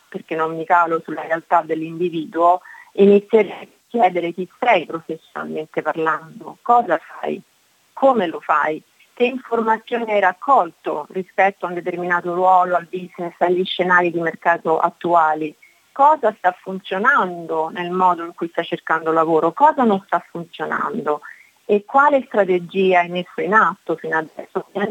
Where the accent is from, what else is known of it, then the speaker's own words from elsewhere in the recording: Rome, Lazio, Italy; moved away as an adult; now in Australia; allora io mi sono trasferita in Australia 3 anni e mezzo fa, vengo da Roma